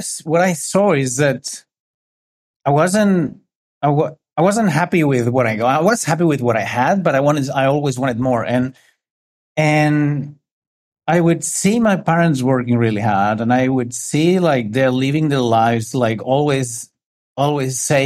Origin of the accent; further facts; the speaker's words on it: Spain; I'm from Spain. I grew up in a little city